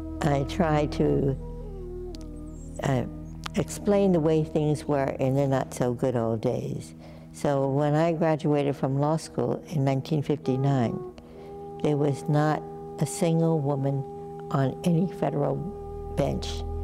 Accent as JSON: {"language": "English", "town": "Brooklyn", "region": "New York", "country": "United States", "tie": "born or raised there", "said": "We were both born and bred in Brooklyn, New York."}